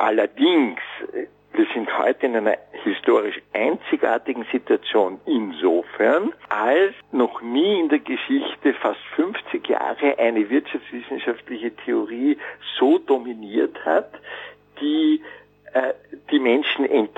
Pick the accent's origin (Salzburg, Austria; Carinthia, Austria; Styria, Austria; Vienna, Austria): Vienna, Austria; ich komme ja aus Wien, der Stadt von Sigmund Freud